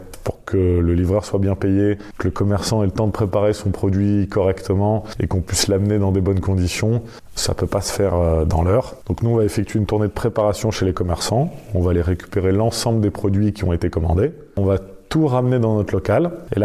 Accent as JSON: {"language": "French", "town": "Lyon", "region": "Auvergne-Rhône-Alpes", "country": "France", "said": "On est des Lyonnais, on est des fervents défenseurs de notre ville. On aime y vivre, on aime y travailler"}